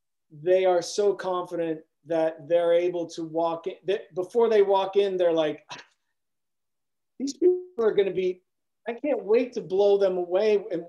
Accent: Cleveland, Ohio, United States; you know, I'm from Cleveland, Ohio. So I'm a big Browns fan

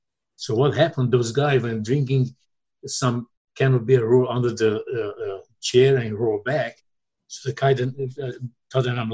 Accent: Romania; English is a second language; moved away; when I came out legally from Romania, I was in Akron, Ohio, and I was working at the Hungarian nursing home because I speak Hungarian.

